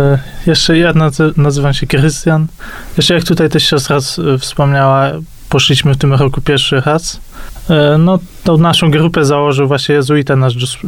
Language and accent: Polish; Gdańsk, Pomeranian Voivodeship, Poland; Bo to może dziwić, że jesteśmy z Gdańska, a poszliśmy z Warszawy